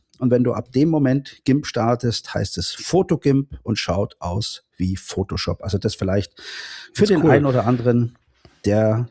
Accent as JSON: {"language": "German", "town": "Munich", "region": "Bavaria", "country": "Germany", "said": "Ja, da bin ich als Münchner ja auch einer, der sagt"}